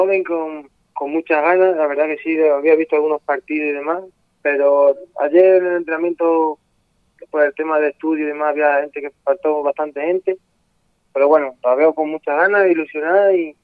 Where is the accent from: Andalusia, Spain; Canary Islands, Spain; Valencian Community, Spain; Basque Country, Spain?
Andalusia, Spain; Arroyomolinos de León; Sí, soy de Arroyo Molino de León, pero estoy ya, perdón, desde hace unos años viviendo en Cabeza de Vaca.